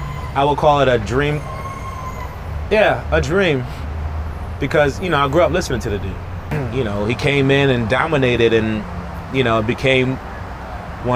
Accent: Rochester, New York, United States; I always say I'm from Rochester, like, you know, and to me, it means something because I grew up there and I know what the culture is like there

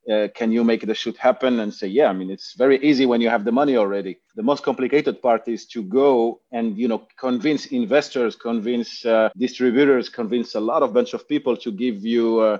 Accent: Morocco; English is a second language; I grew up in Morocco. I'm Moroccan and I've been doing this my entire life.

